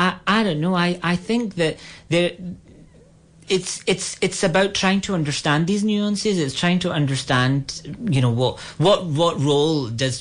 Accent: Glasgow, Scotland, United Kingdom; now in Ireland; I really wanted to say I'm actually from Glasgow

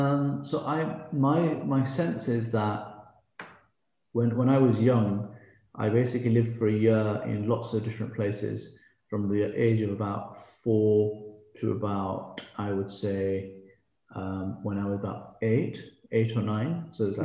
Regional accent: England, United Kingdom; also born or lived in Karachi, Pakistan; So I was born in Pakistan, in Karachi, many, many years ago. And I grew up, both my parents were doctors. I came over here when I was about four. So I came to England when I was about four.

